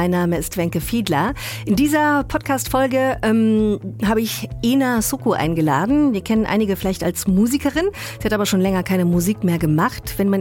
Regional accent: Luxembourg; weil ich bin ja in Luxemburg aufgewachsen.

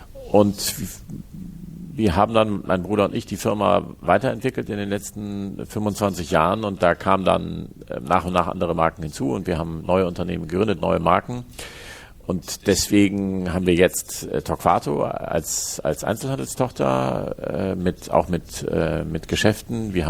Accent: Hamburg, Germany; Ich bin in Hamburg geboren und am Stadtrand im Osten von Hamburg bin ich aufgewachsen, aber in Hamburg zur Schule gegangen.

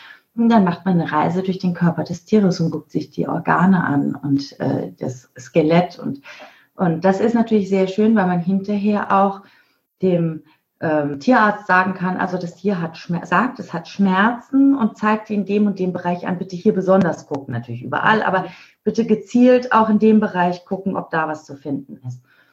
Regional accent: Mainz, Rhineland-Palatinate, Germany; now in Isernhagen, Germany; Nee, ich bin gebürtig aus Mainz, aber wir sind in Isernhagen, das ist bei Hannover. In Norddeutschland.

